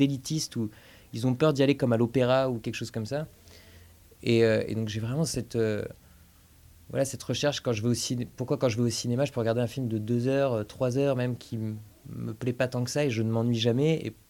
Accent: Béziers, Occitanie, France; moi, je suis originaire de Béziers, dans le sud de la France.

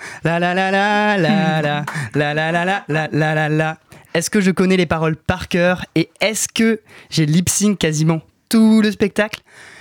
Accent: Nouvelle-Aquitaine, France; je viens de Charente-Maritime, donc en province, hein, comme diraient les Parisiens, et donc pas loin de Rochefort.

